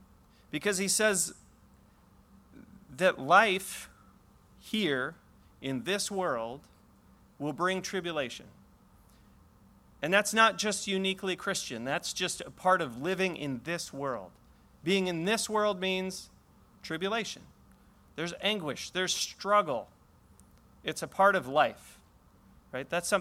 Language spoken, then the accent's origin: English; California, United States; I was raised out in Southern California, but my dad actually grew up in Cleveland